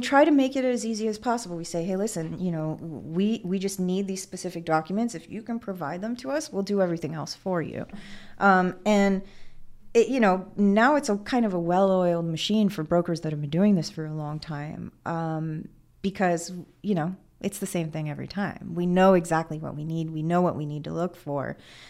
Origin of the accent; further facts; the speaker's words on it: Los Angeles, California, United States; also born or lived in Florida, United States; I'm originally from Los Angeles and I decided, hey, I'm going to, you know, go to school out in California.